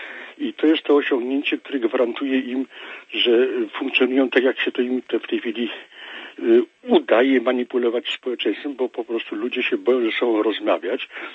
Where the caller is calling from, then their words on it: Kraków, Lesser Poland, Poland; z Krakowa